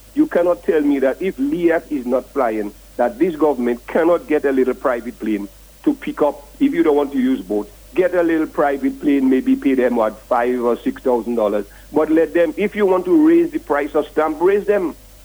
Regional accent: Portsmouth, Saint John Parish, Dominica; when I was a boy growing up in Portsmouth many years ago

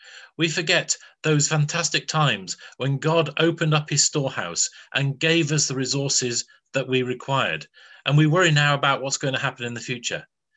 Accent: Blackpool, North West England, United Kingdom; When I was growing up in Anglican Church in Blackpool, Remembrance Day was notable by the fact there were a huge number of people in the congregation that were World War I veterans or World War II veterans.

